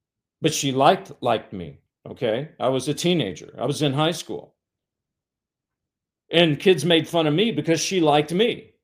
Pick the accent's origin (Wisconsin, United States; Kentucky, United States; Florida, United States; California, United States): Kentucky, United States; I was raised in Kentucky, and nothing against Kentucky. I like it.